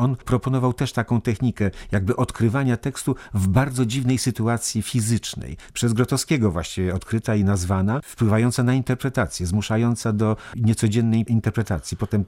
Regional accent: Warsaw, Masovian Voivodeship, Poland; Jestem warszawiakiem

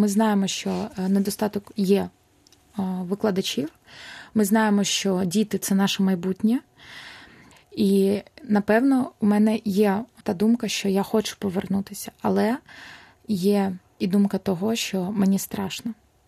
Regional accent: Enerhodar, Zaporizhzhia Oblast, Ukraine; я з Запоріжжя, з Енергодару, і поруч буквально 200 кілометрів

